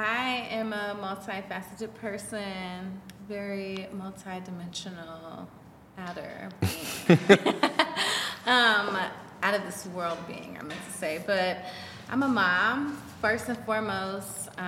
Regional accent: Huntsville, Alabama, United States; also born or lived in Indianapolis; now in St. Louis, United States; I'm not from Indianapolis either. I'm from Alabama.

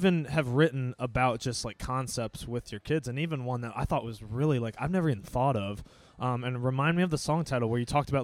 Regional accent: Raleigh, North Carolina, United States; now in Charlotte, United States; As you know, I grew up in Raleigh. I am now living in Charlotte

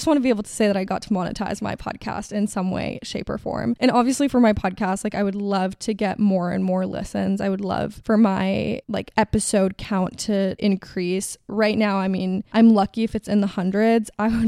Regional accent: Miami, Florida, United States; Art Basel like kind of runs deep since I am actually from Miami

